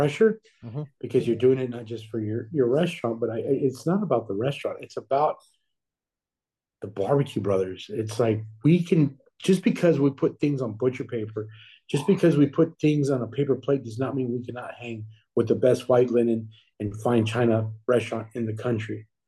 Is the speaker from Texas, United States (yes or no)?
yes; Texas, United States; I'm born and raised in Texas, and I'm proud to be from Texas.